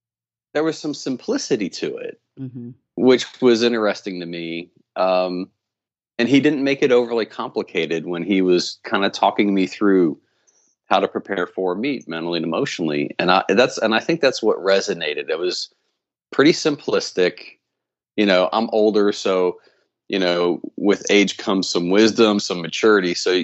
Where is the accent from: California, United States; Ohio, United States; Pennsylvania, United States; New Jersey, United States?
Pennsylvania, United States; also born or lived in Washington, D.C. area; now in Huntsville, United States; I'm in Huntsville now. I'm originally from the Northeast. I was born outside DC, grew up in PA.